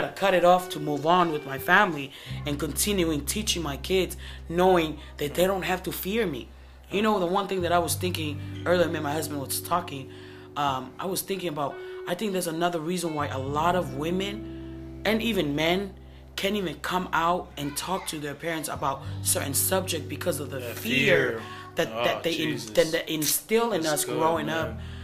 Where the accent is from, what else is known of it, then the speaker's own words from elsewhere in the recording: Tonga; growing up in Tonga, there was no such thing as discipline.